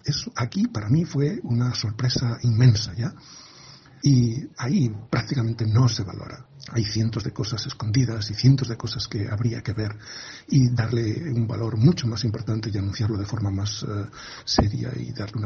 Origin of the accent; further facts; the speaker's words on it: Castile and León, Spain; Realmente el Bierzo, mi tierra, viaja siempre conmigo, en el corazón y en el alma.